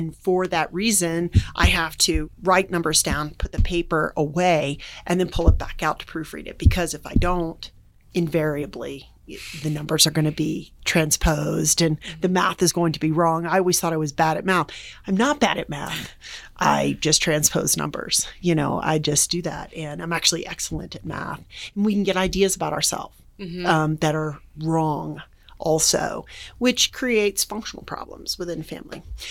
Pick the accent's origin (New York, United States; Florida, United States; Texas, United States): Florida, United States; Jacksonville; born there; I was born in Jacksonville, Florida, which you want to talk about bugs and heat and humidity, then we can talk, girl.